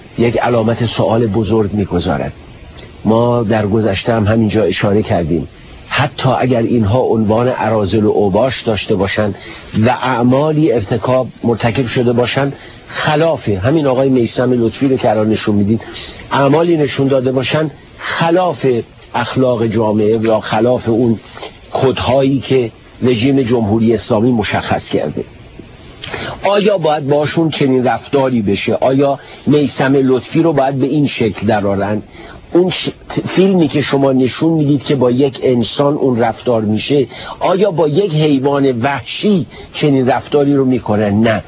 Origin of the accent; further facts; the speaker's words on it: Iran; به عنوان یک انسان، به عنوان یک ایرانی فقط میگم آیا باید با فرزندان ایران زمین چنین بکنن؟